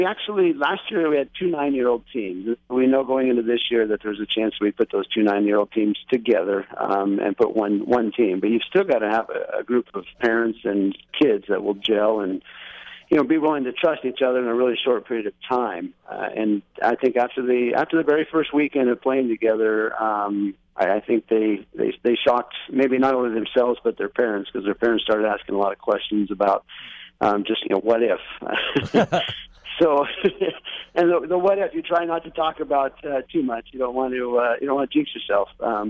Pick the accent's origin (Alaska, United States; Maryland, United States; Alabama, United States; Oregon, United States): Oregon, United States; Oakridge; Yeah, and I grew up actually in Oak Ridge, a few miles southeast of here, small logging town